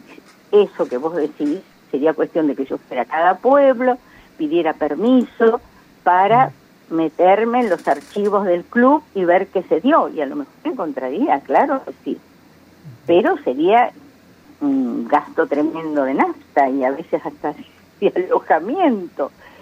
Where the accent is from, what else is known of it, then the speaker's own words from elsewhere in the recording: Realicó, La Pampa, Argentina; De aquí, de mi pueblo, de Realicó, sí.